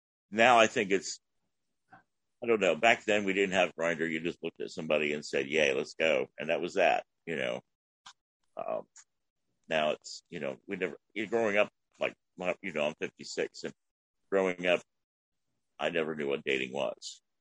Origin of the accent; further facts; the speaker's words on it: Columbus, Ohio, United States; now in Lakeland, United States; You know, because I moved away from Orlando, went back home to Columbus.